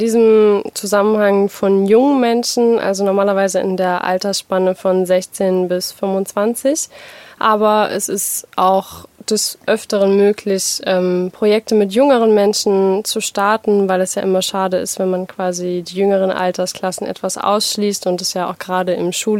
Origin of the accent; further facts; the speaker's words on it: Saarbrücken, Saarland, Germany; ich bin 22 Jahre alt und wurde geboren und bin auch groß geworden in Saarbrücken